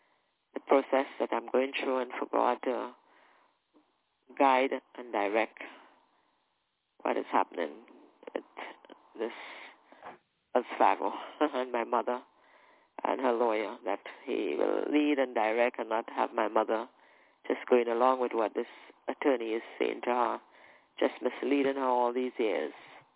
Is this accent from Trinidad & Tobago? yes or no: yes; Trinidad & Tobago; the crusade in my hometown in Trinidad.